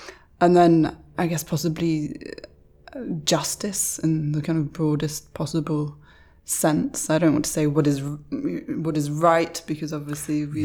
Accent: Bristol, South West England, United Kingdom; now in London, United Kingdom; that doesn't mean that I'm not from Bristol and live in London and have worked all over the place. I'm British, I'm European

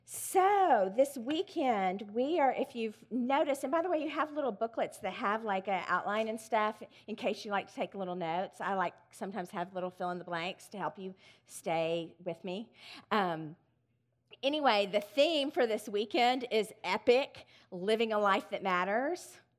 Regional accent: Austin, Texas, United States; So I drove to Georgetown. I'm from Austin

